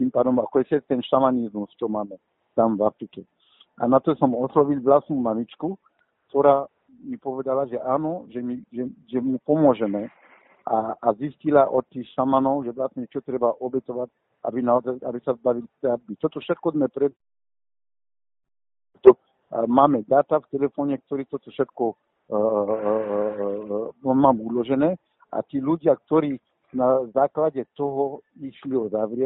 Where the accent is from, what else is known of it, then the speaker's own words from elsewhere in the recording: Mali; Slovak is a second language; ja som z Mali.